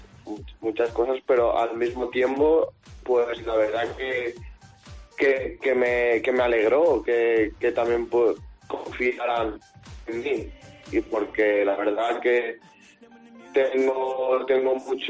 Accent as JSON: {"language": "Spanish", "town": "Mascarell", "region": "Valencian Community", "country": "Spain", "tie": "born or raised there", "said": "he aceptado esta responsabilidad por el cariño que le tengo a mi pueblo, porque quiero ayudar a mejorarlo"}